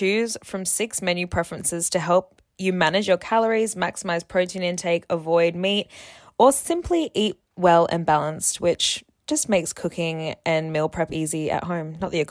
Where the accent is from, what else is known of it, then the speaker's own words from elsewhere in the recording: Brisbane, Queensland, Australia; Brisbane and see my nan. I'm going to stay with Yaz and see her family and just, you know, go back to my hometown for a hot second, which is always so funny. I'm always like, is this so weird that I grew up here?